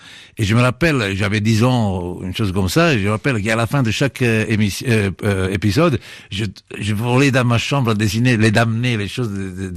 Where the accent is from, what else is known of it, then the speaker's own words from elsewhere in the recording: Italy; French is a second language; ça c'est sûr, je suis un italien